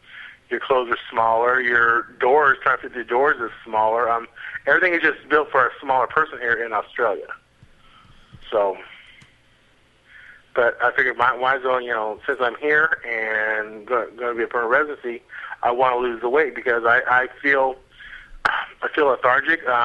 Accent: United States; moved away; As you can tell, I have an accent. I'm from the States.

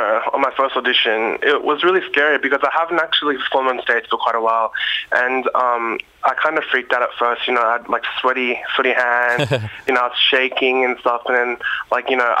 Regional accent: Australia; born there; So my family background is Chinese. Both my parents came here and they met here, and I was born in Australia. So I'm an Australian born Chinese, ABC.

